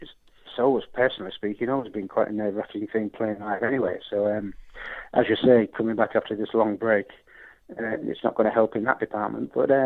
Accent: Hull, Yorkshire and the Humber, United Kingdom; growing up in Hull, as I did in the 60s

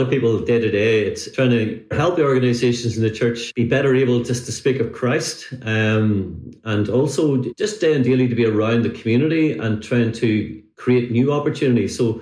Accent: Rathfrieland, Northern Ireland, United Kingdom; I'm married to Jennifer and 2 children, Niamh and Sam. I'm originally from Hilltown, Rathfrieland area. My home congregation's First Rathfrieland

